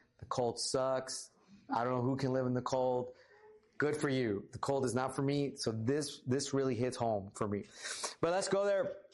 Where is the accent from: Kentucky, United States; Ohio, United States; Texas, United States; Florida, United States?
Texas, United States; I grew up in the Rio Grande Valley where it's like literally 20 degrees hotter than it is here. And there's like 20% more humidity all year round.